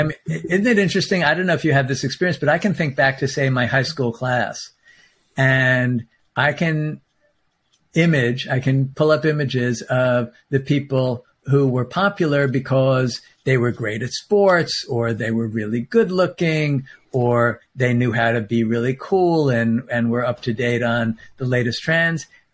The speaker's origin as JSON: {"language": "English", "region": "New York", "country": "United States", "said": "as maybe because I'm a New Yorker, I don't know, it doesn't have to be harmonious all the time."}